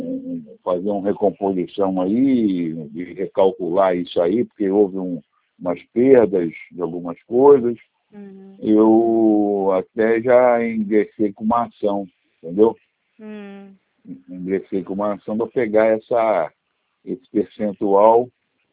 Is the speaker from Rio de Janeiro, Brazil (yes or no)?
yes; Rio de Janeiro, Brazil; eu sou do Rio de Janeiro.